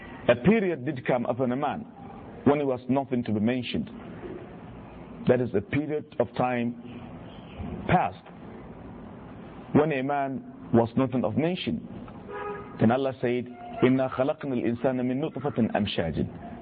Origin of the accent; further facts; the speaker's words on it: Nigeria; it is my right as a Nigerian to be educated, to be sheltered, to be properly taken care of health-wise